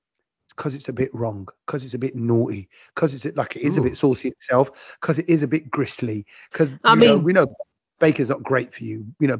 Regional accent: London, United Kingdom; I'm from the East End of London

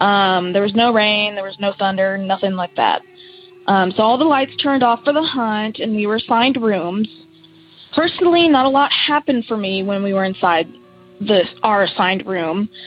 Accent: Kentucky, United States; from Kentucky.

